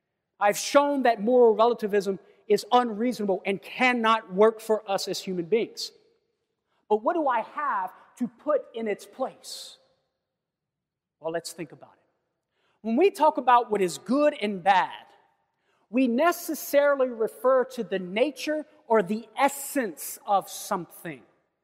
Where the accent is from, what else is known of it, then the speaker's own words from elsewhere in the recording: Louisiana, United States; I'm coming from Louisiana, and we have a bunch of them, right?